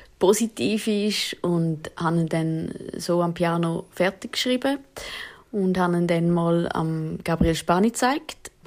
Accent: Eastern Switzerland, Switzerland; now in Zurich, Switzerland; Ich komme ursprünglich aus der Ostschweiz und bin dann während dem Studium auf Zürich gezogen.

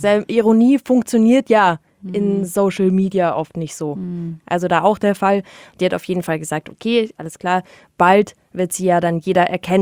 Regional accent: Munich, Bavaria, Germany; als Münchner mit dem MVV

